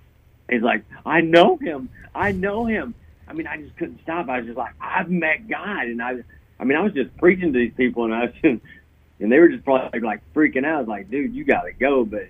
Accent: Tennessee, United States; I was a cowboy from Tennessee that could box a little bit.

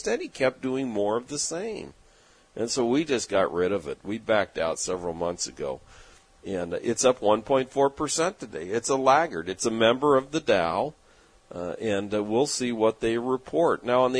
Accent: San Diego, California, United States; And growing up in San Diego, we used to go to Disneyland a lot, you know.

